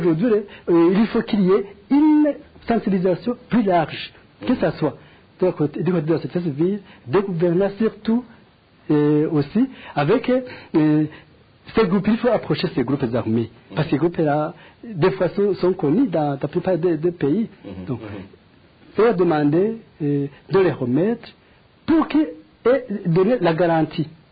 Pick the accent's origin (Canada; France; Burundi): Burundi; ici chez nous au Burundi